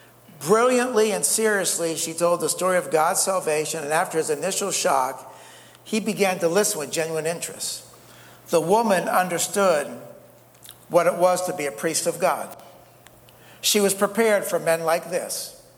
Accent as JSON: {"language": "English", "country": "United States", "tie": "born or raised there", "said": "But I mean, you know, growing up in America, you know, most of my life"}